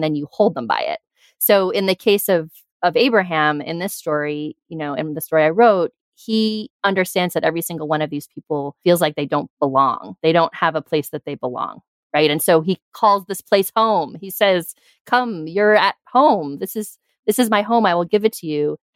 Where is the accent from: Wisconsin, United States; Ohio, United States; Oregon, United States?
Oregon, United States; Sidebar, I grew up in Oregon in the 80s.